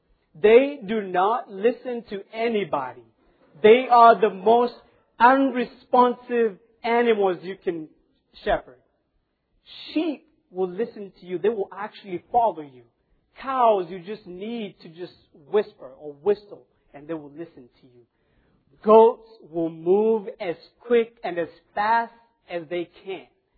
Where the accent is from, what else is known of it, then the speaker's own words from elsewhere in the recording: Kenya; I grew up in Kenya in a small village.